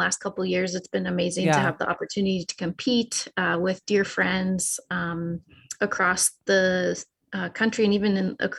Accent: Colorado, United States; I grew up in Colorado, and I was running sprints for my soccer team in the snow in January

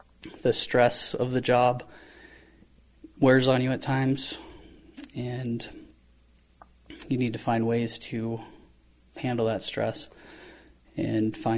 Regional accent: Anaconda, Montana, United States; I grew up in Anaconda, Montana. My father was a police officer, and my mother runs the Senior Citizen Center in Anaconda

